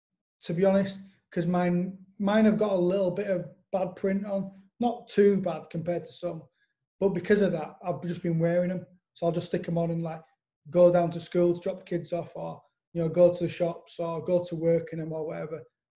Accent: Yorkshire and the Humber, United Kingdom; And I'm from Yorkshire, man.

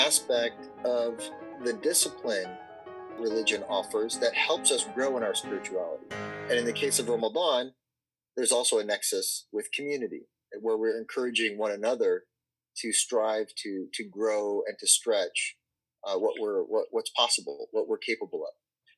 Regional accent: Arizona, United States; I'm an American kid from Arizona. Now, you would think I'd have a hard time growing up in a place like Arizona

